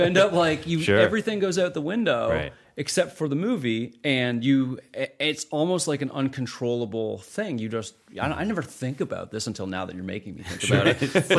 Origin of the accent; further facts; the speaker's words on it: Canada; And then basically as a Canadian independent filmmaker, I had zero expectations about being a Hollywood filmmaker.